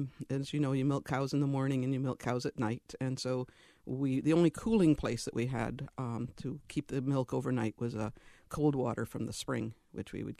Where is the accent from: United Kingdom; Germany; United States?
United States; Worcester, New York; Well, Worcester, New York is a very little town, had 1,000 population and probably many more animals than it had people. And we lived on a farm up in the hills, and it was a dairy farm.